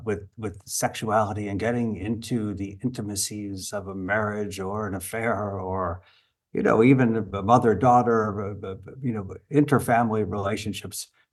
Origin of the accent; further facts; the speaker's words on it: Chicago, Illinois, United States; growing up in Chicago, there wasn't a lot of this.